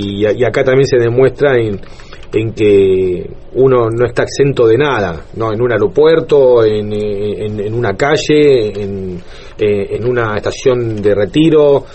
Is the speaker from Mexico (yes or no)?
no; Buenos Aires, Argentina; now in Mar del Plata, Argentina; yo soy de Buenos Aires, de Capital